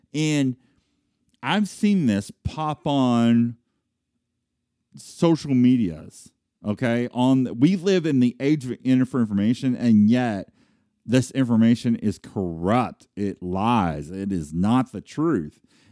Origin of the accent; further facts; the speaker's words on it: Fort Worth, Texas, United States; born there; now in Norman, United States; The fact that I was born in 1975 in Carswell Air Force Base in the middle of Fort Worth, that was a determination of God, right? So that I end up here in Norman, Oklahoma, married to Sarah, okay?